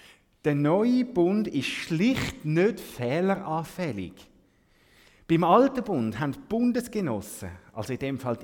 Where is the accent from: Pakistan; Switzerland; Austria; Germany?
Switzerland; wie man vielleicht bei uns in der Schweiz oder im Westen denkt.